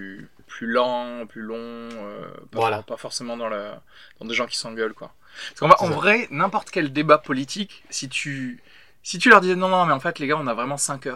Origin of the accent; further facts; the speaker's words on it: France; pour moi, en tant que Français